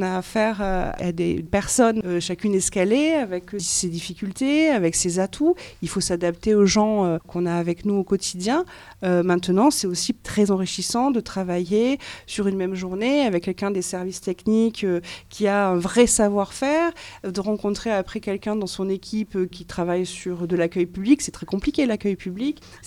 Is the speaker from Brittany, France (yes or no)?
no; Saint-Basile-de-la-Roche, Nouvelle-Aquitaine, France; also born or lived in Argentat; suis revenue en Corrèze, puisque je suis originaire d'ici, je suis d'Argentat, enfin plutôt de Saint-Basile-de-la-Roche, où j'étais à l'école à Saint-Basile-de-la-Roche, j'étais au collège d'Argentat.